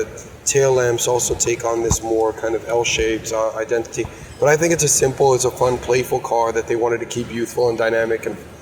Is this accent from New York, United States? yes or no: yes; New York, United States; I grew up in New York, and I like the Javits Center.